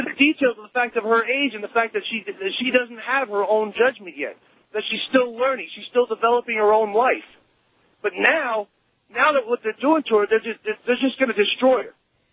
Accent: Queens, New York, United States; I grew up in Queens. I've seen some really bad stuff

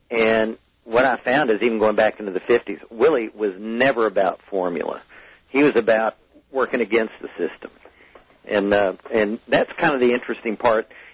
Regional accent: Fort Worth, Texas, United States; Now, I used to see him on TV growing up in Fort Worth.

